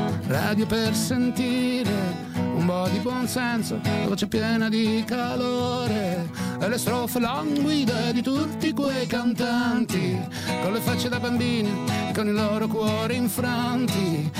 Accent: United States; now in Rome, Italy; e il mio italiano somiglia molto, lo so, a quello di Stelio, però io non parlo come Stelio. Io sono un americano che vive a Roma

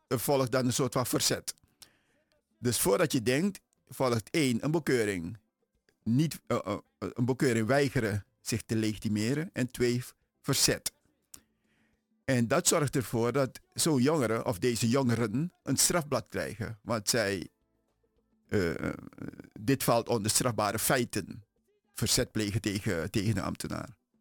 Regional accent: Turkey; Ik ben een Turk en ik heb een hoge functie.

